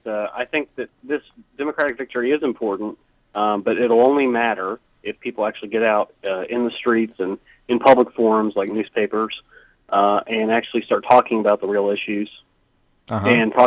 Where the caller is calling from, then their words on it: Huntington, West Virginia, United States; I'm calling from Huntington, West Virginia.